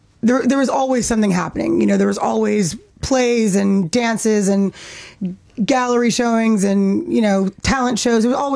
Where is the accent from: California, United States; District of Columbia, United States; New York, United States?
New York, United States; We're from New York, we're like, everything else sucks.